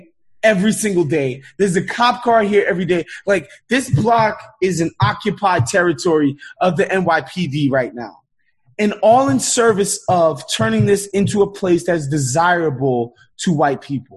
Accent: New York, United States; also born or lived in Brooklyn / Queens; Obviously my background is that I'm from New York, Brooklyn and Queens specifically. My parents are immigrants. They moved to New York in the 70s from Haiti. That's my background. It's New York. It's Haitian immigrant.

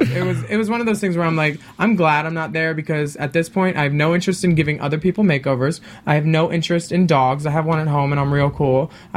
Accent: Philadelphia, Pennsylvania, United States; I'm from Philly, and boys like you make me miss that.

